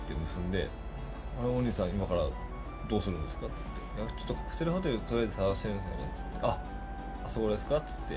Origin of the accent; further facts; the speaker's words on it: Nagano, Japan; 俺の地元が長野だろうさ